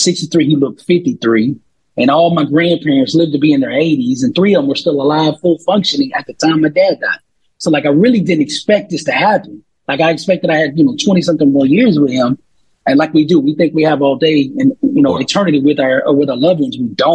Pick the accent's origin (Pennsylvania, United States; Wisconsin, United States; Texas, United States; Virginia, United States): Texas, United States; Dallas; now in Miami, United States; You know, it's totally different contrast from where I came from Dallas at that point to Miami, man.